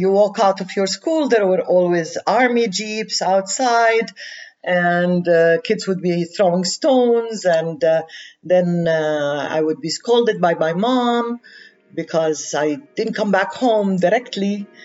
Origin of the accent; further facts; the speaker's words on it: Nablus, West Bank, Palestine; even for a Palestinian who lived in was born and raised in Palestine, in a city like Nablus, it was a big shock for me.